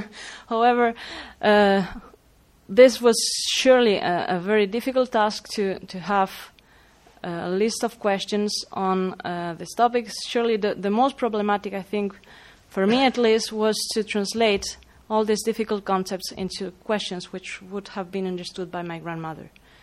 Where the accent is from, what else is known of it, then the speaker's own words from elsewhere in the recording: Spain; English is a second language; Since I'm from Spain, I can really see how people is angry.